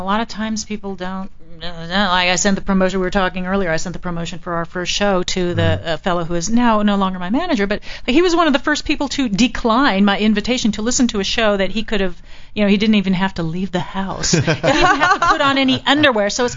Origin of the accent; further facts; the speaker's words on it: Riverside, California, United States; I grew up in Riverside. My parents are from Argentina, you know.